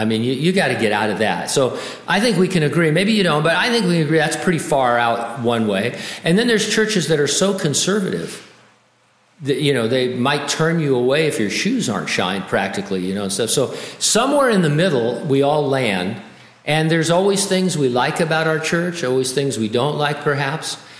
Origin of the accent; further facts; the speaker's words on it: San Bernardino, California, United States; I now hold the honor of having lived in my hometown of San Bernardino is now the worst place in California to live.